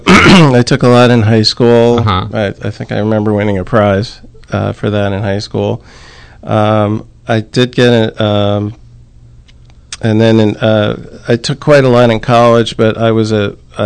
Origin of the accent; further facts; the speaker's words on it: Hackettstown, New Jersey, United States; I grew up in Hackettstown